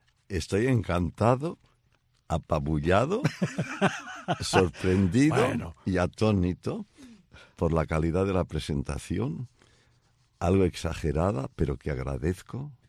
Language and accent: Spanish; Barcelona, Catalonia, Spain; Yo nací en Barcelona, viví allí y cuando se inició la guerra civil del año 36, yo tenía 7 años. No soy un teenager, por si no se había dado cuenta.